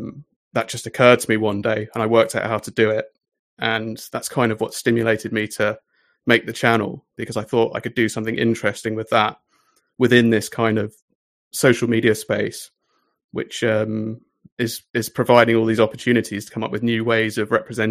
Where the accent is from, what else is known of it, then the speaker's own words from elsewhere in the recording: England, United Kingdom; I am an English essayist and video artist.